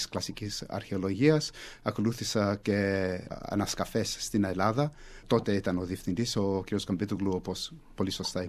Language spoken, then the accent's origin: Greek; Sydney, New South Wales, Australia; Εγώ γεννήθηκα εδώ στο Σίδνεϊ, εδώ μεγάλωσα, εδώ πήγα στο πανεπιστήμιο, έκανα τα δύο μου τα πρώτα πτυχία εδώ και μετά στην Αγγλία.